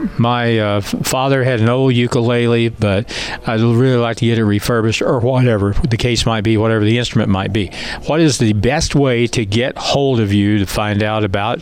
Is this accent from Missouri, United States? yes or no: yes; Ava, Missouri, United States; I'm from Ava. Ava is kind of a unique place